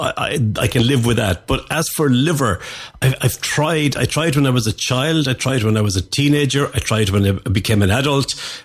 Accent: Ireland; I grew up in Ireland

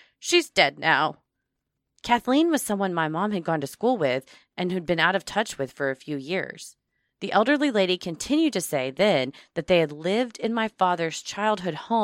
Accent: Ireland; As you can probably tell by my name, I'm Irish.

